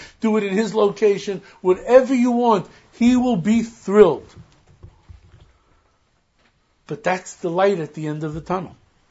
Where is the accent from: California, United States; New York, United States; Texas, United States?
New York, United States; The Bronx; I grew up in the Bronx and it took 5 minutes to open the door because you had to open up six locks.